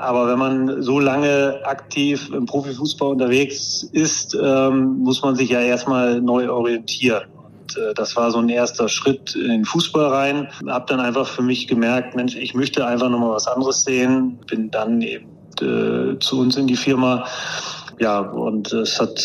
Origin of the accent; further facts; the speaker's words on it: Oldenburg, Lower Saxony, Germany; Ich komme ja aus Oldenburg. Als Norddeutscher war man dann eben auch HSV-Fan.